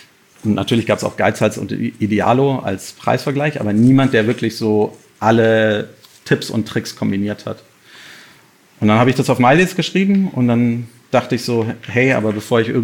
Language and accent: German; Berlin, Germany; ich bin tatsächlich einer der wenigen Berliner